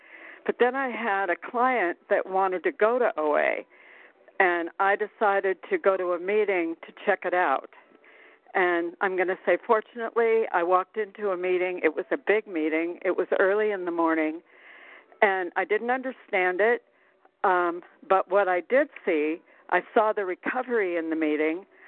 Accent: Arizona, United States; I'm from Arizona.

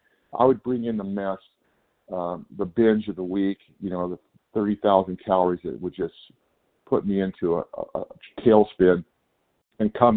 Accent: California, United States; Yes, good morning. … I'm from California.

